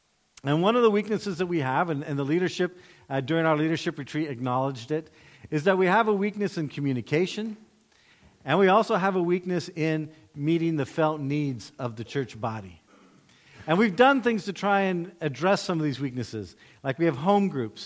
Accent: United States; As an American, for example, democracy, well, obviously that's how everything should be.

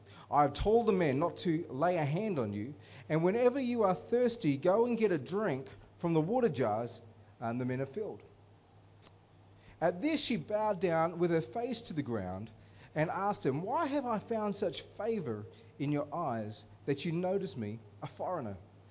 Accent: Armadale, Western Australia, Australia; Okay, I'm from Armidale. It's like the ghetto of Perth.

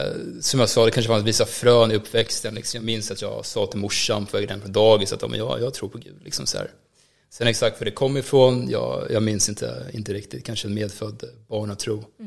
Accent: Stockholm, Stockholm County, Sweden; jag är 30 år gammal idag. Så född och uppvuxen här i Stockholm, ute i Bromma. Och det är precis som du beskriver, alltså kommer från en helt sekulär omgivning. En sekulär familj, sekulära vänner.

